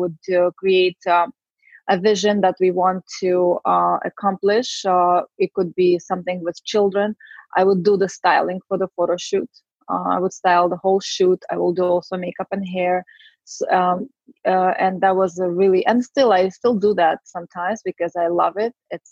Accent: Russia; English is a second language; moved away as an adult; also born or lived in Azerbaijan; now in United States; So yes, I do come from Russia, former US, but I am Armenian. My background, I was born in Azerbaijan, and then my family moved to Russia. So I grew up there and went to Russian school and college there as well.

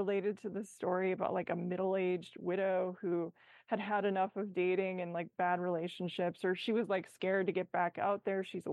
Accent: Midwest, United States; I think I'm from the Midwest. You sort of put your best foot forward.

